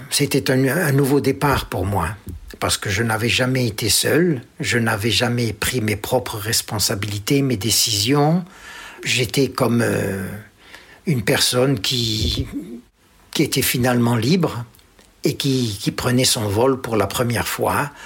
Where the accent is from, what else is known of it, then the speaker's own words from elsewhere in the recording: Algeria; accent: pied-noir; now in France; Et le fait de mon accent pieds-noirs, j'ai ressenti quelques moments d'antipathie qui m'ont fait penser que je n'étais pas le bienvenu, quoi.